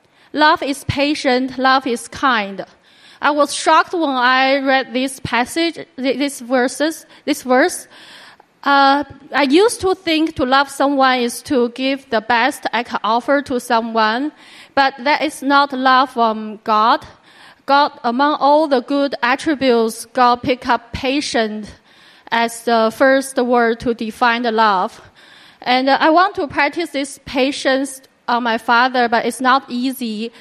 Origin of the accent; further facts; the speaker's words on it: Beijing, China; moved away as an adult; now in Hong Kong, China; I come from Beijing 20 years ago for studies in Hong Kong.